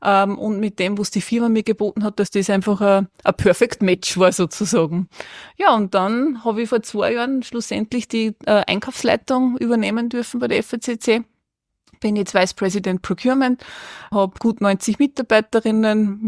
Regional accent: Upper Austria, Austria; born there; moved away as an adult; now in Vienna, Austria; ich bin gebürtige Innviertlerin, bin zum Studium wie so viele nach Wien, habe in Wien dann mein Studium an der Wirtschaftsuni beendet

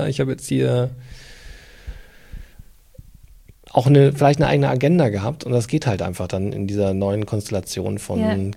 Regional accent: Regensburg, Bavaria, Germany; born there; ich komme ja gebürtig aus Regensburg

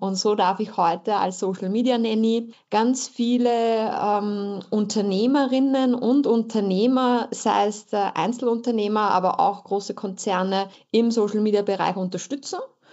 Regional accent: Lower Austria, Austria; ich komme aus dem Tullnerfell

